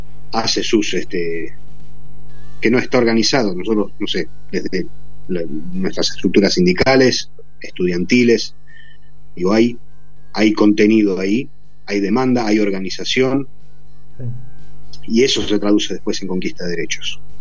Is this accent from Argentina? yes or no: yes; Argentina; nosotros como comunidad somos argentinos de origen armenio.